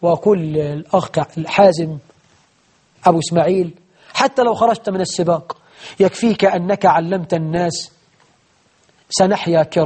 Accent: Egypt; بلدنا مصر

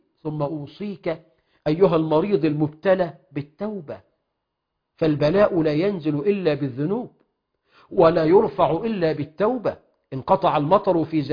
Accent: Egypt; اللهم اجعل بلدنا مصر أمنا أمانا رخاء سخاء

